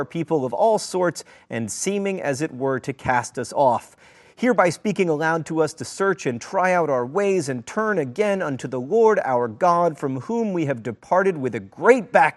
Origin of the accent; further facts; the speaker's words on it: Alabama, United States; I'm from Alabama. I don't know how to say a ton of words.